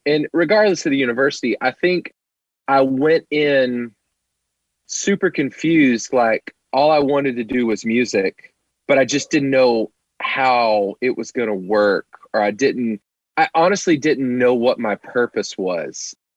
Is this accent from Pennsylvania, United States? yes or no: no; Cookeville, Tennessee, United States; So I grew up in Cookeville, Tennessee. I grew up in a church that did not welcome musical instruments into the church.